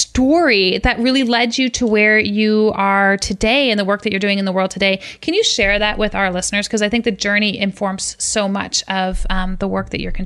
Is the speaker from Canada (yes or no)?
yes; Canada; I'm from Canada